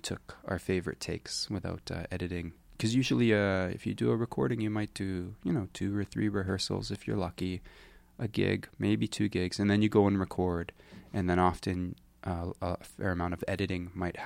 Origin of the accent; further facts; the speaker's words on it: Canada; It's my first, yeah, I'm Canadian